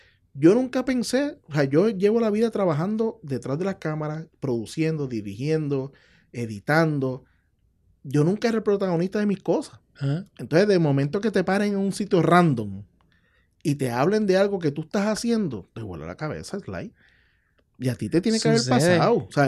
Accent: Bayamón, Puerto Rico; No, yo nací en Bayamón, yo me crié en Bayamón toda mi vida.

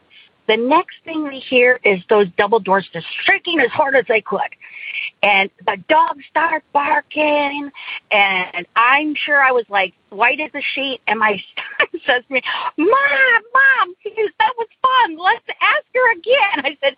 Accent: Indiana, United States; I'm from Northern Indiana.

